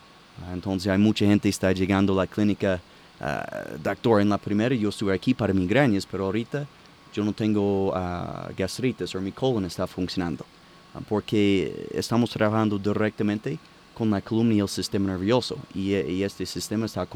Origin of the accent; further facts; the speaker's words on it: Dallas, Texas, United States; Spanish is a second language; moved away as an adult; now in Colombia; Yo soy de Dallas, Texas.